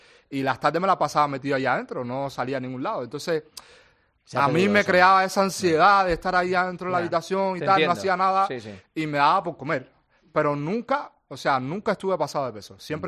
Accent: Ontinyent, Valencian Community, Spain; tengo una anécdota en mi pueblo de Ontinyent

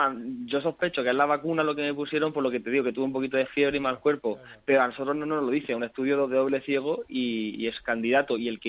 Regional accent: Granada, Andalusia, Spain; born there; now in Madrid, Spain; Bueno, yo de nacimiento soy de Granada, pero llevo 6 años y pico viviendo en Madrid.

